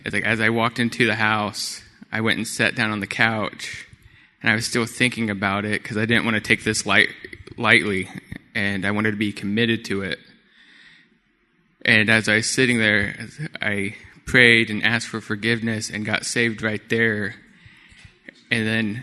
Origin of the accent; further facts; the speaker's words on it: United States; first language Comanche; That is me speaking and introducing myself in my native language, which is Comanche.